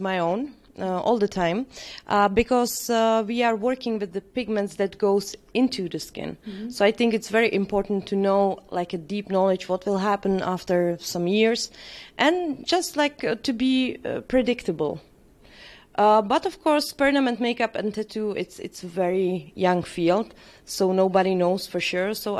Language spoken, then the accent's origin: English; Czechia; I come from Czech Republic